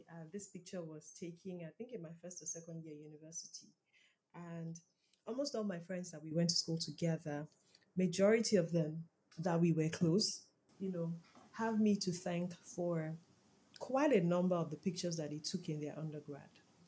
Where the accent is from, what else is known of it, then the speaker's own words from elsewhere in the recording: Nigeria; as well as life living in Nigeria as a Nigerian.